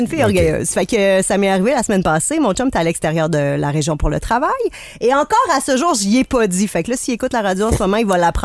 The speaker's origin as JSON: {"language": "French", "town": "Brussels", "region": "Brussels-Capital Region", "country": "Belgium", "said": "Des fois, je suis de Bruxelles aussi, hein"}